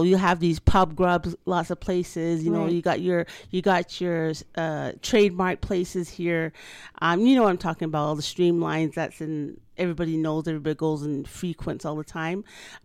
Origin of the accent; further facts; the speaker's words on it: Jamaica; Like, being from our culture, like just being Jamaican people, they love, they're always cooking.